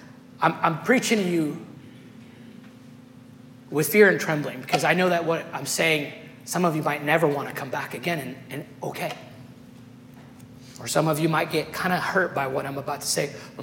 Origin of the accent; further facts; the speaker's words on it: Rio de Janeiro, Brazil; English is a second language; I was born in Brazil. You know song, …?